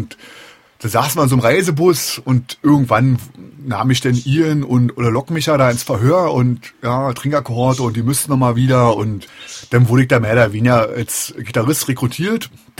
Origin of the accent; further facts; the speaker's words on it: Biesenthal, Brandenburg, Germany; Nee, ich komme im Prinzip aus der Kleinstadt, die ist noch 10 Kilometer entfernt, Biesenthal heißt die.